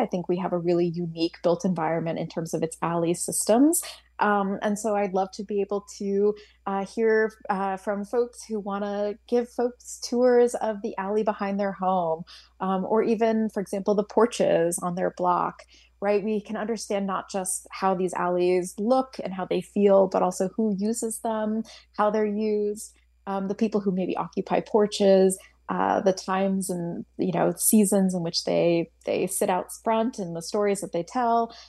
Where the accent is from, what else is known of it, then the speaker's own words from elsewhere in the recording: India; I mean, I do have some familiarity being Indian myself.